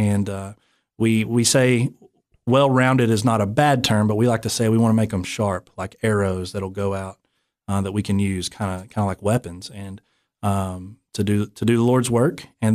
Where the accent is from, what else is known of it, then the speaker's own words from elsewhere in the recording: Tennessee, United States; accent: hillbilly; also born or lived in Western North Carolina; I grew up, you could probably hear it in my voice, I'm a hillbilly. I grew up in East Tennessee, Western North Carolina, in the Appalachian Mountains